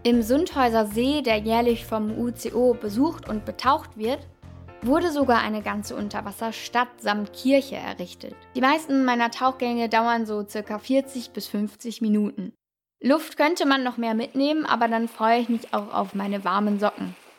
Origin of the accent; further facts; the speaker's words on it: Osnabrück, Lower Saxony, Germany; In meiner Heimatstadt Osnabrück